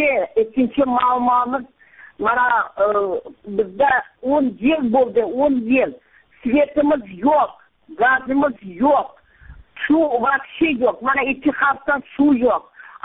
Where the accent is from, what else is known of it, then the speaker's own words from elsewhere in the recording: Surxondaryo Region, Uzbekistan; Men Surxondaryodan, Qiziriq tumanidan, Ahmadbayev qalasidan